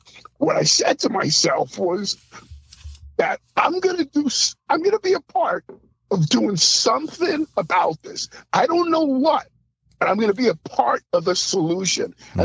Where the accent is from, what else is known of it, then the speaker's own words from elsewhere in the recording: New York City, New York, United States; I grew up in New York City, so I grew up on the Italian side of town, so here I am, a black dude.